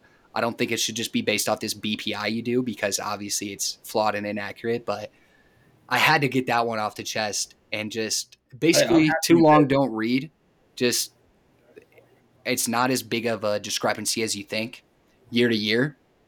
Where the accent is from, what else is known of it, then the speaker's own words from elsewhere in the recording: Iowa, United States; Because I know how I felt watching the game, you know, growing up in Iowa.